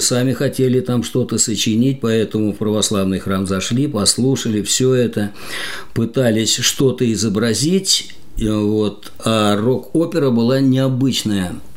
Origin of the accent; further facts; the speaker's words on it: Ryazan, Ryazan Oblast, Russia; Родился в Рязани, как и все, прекрасная семья, старшая сестра, мама, папа, речники.